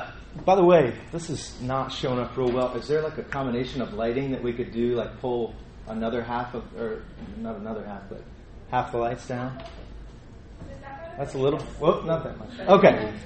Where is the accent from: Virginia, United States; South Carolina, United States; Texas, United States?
Texas, United States; Austin; I'm from Austin, Texas, the Austin area.